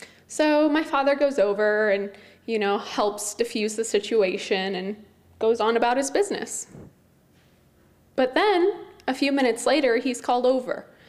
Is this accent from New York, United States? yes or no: no; Merced, California, United States; now in Penngrove, United States; I live in Pengrove, but I'm originally from Merced, California, which is central California, middle of nowhere, agriculture, hot. You don't want to go there. But I grew up there